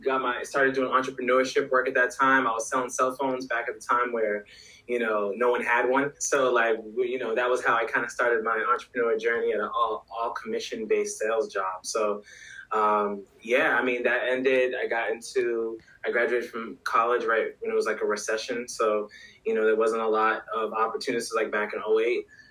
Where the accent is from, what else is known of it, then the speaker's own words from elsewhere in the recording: Boston, Massachusetts, United States; I grew up in Boston, Mass. Been here.